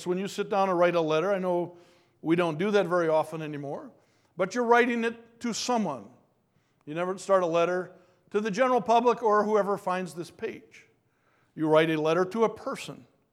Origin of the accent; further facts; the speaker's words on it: Minnesota, United States; We're from Minnesota.